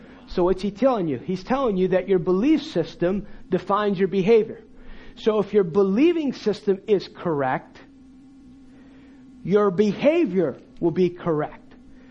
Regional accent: United States; You know, I'm American. I don't like going on planes.

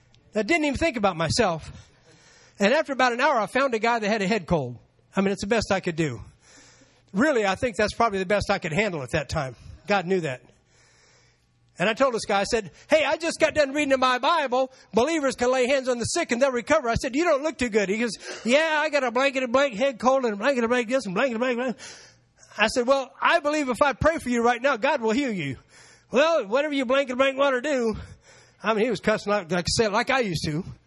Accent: Florida, United States; I grew up in Florida.

